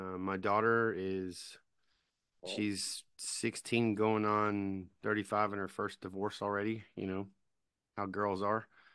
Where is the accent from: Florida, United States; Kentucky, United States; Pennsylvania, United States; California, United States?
Kentucky, United States; Hazel Patch; so I was born and raised in a little bitty podunk town in Kentucky called Hazel Patch, Kentucky. I grew up just like anybody else